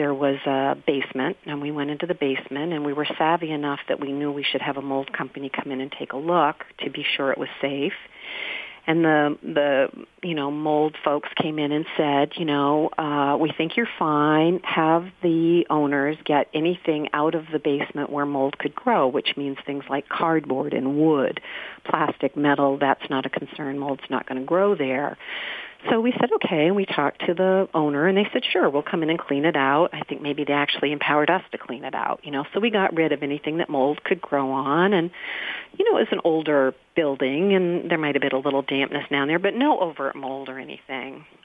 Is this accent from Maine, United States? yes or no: yes; Bar Harbor, Maine, United States; now in Ellsworth, United States; I'm actually from Bar Harbor and MDI, Mount Desert Island. So I'm sitting about 20 to 30 minutes from that location in Ellsworth.